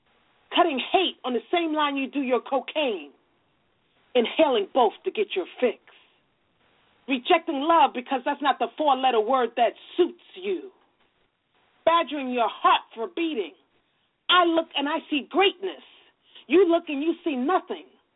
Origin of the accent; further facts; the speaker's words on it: New York City, New York, United States; And then because I'm a New Yorker, the first place I went to perform was actually in Harlem.